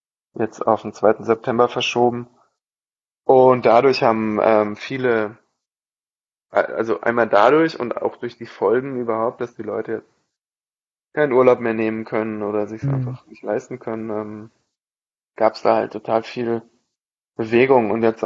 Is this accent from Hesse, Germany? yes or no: yes; Bad Schwalbach, Hesse, Germany; also born or lived in Hofheim; Ich bin hier aufgewachsen, ich bin in Bad Schwalbach geboren und in Hofheim, ja, über 20 Jahre gelebt.